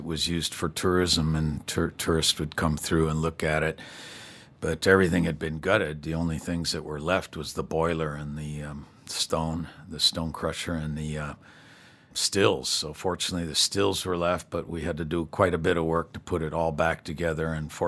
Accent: United States; now in Mexico; Well, I am from the United States. I was born in the United States, but I became a Mexican citizen many years ago.

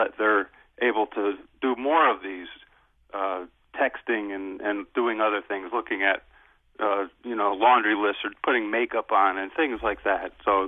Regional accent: United States; And, you know, I'm an American, so I'm out driving in my car

